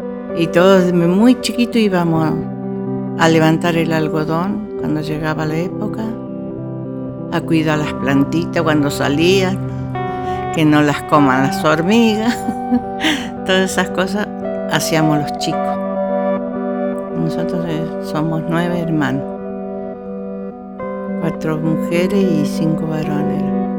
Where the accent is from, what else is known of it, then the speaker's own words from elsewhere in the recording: Chaco, Argentina; soy del Chaco y voy a contar mi historia